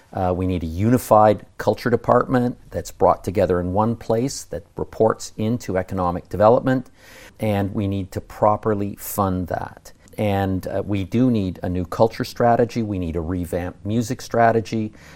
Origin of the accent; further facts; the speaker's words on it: London, Ontario, Canada; question for Londoners to ask themselves. If you were on an airplane and somebody beside you said, "Where are you from?" "I'm from London." What would you say? What do we say right now? "I'm from the Forest City?"